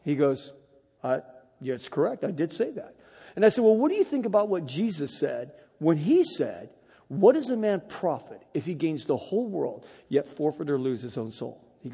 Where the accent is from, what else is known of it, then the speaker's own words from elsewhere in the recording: Riverside, California, United States; I'm from Riverside. You know, I don't know anything down there.